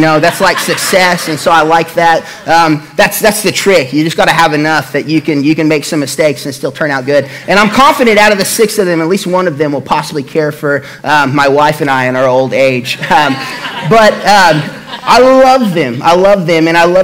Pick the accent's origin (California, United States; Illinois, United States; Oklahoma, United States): Oklahoma, United States; Catoosa; I grew up in Catoosa, Oklahoma, and like I said, I was a middle child.